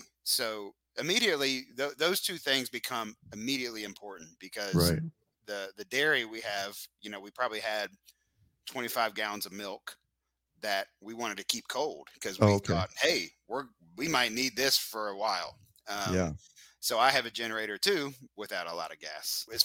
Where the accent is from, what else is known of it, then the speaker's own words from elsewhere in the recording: North Carolina, United States; also born or lived in Florida; I'm from North Carolina, but I've lived on the coast. I've lived in Florida.